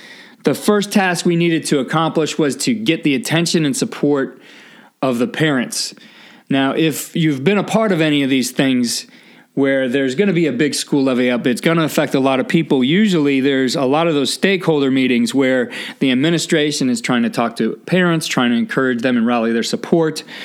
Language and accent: English; Ohio, United States; And growing up in Northeast Ohio, football dominated the others.